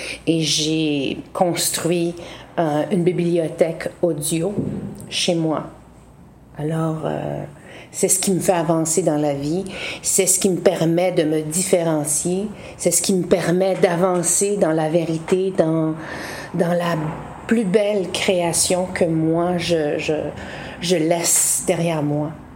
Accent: Maliutenam, Quebec, Canada; now in Montreal, Canada; Je viens de Maliutenam. Ça fait 35 ans que j'habite à Montréal.

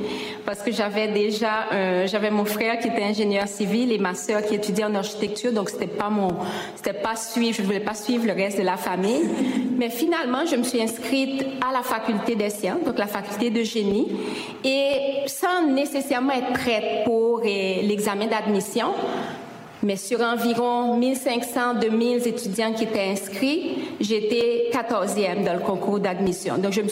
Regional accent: Port-au-Prince, Ouest, Haiti; J'ai grandi à Port-au-Prince, donc la capitale d'Haïti

